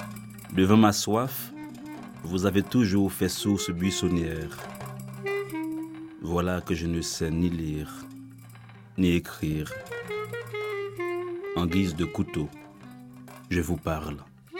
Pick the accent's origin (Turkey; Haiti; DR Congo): Haiti; Hinche, Centre; Et moi, je viens de Hinche, ma ville natale, qui est une ville enclavée.